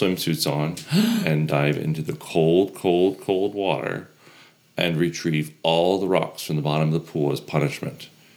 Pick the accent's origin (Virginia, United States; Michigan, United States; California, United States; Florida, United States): Florida, United States; So, you know, I grew up in Florida.